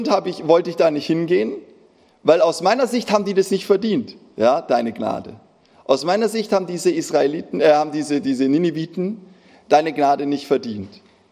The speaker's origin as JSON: {"language": "German", "region": "Baden-Württemberg", "country": "Germany", "said": "Ich glaube, das kommt auch so ein bisschen da in Schwaben, wo ich herkomme. Da war ja französische Besatzungszone."}